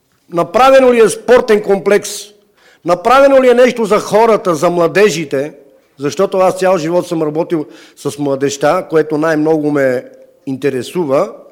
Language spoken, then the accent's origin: Bulgarian; Sofia, Sofia City, Bulgaria; съм от София. Роден съм в центъра на София, а сега живея в квартал Филипов от 60-та година.